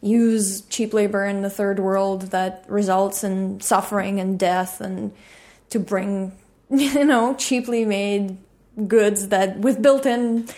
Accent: Russia; I grew up in the Soviet Union, and then when I was 6 or 7 years old, Soviet Union crashed, and there was pretty much anarchy for a couple of years. There was no stable government in Russia

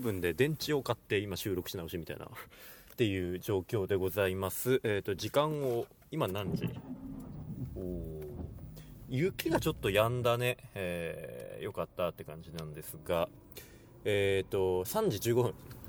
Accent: Hokkaido, Japan; こういや自分道民だからさ、これあんまりこう驚かないんだけど

